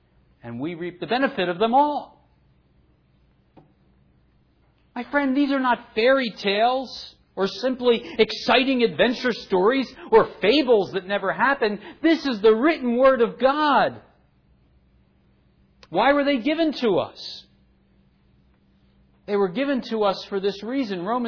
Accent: New Jersey, United States; accent: Jersey; I'm spelling that for you because I think that my Jersey accent is a little muddled at times.

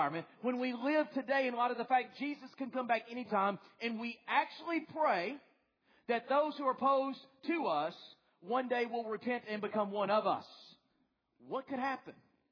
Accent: the South, United States; Now, I don't know about you, but I'm from the South.

